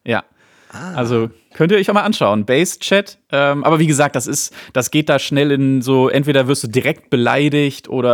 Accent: Dortmund, North Rhine-Westphalia, Germany; Na geil, ich komme aus Dortmund.

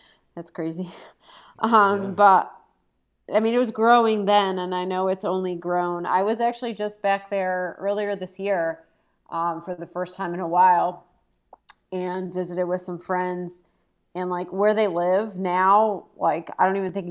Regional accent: Cleveland, Ohio, United States; I'm an Indians fan. That's just, I'm from Cleveland.

